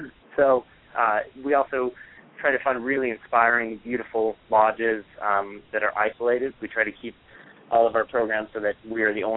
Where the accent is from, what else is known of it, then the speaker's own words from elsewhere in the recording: Montana, United States; To me, I grew up in Montana. I think our whole state's like twice as big as the Northeast.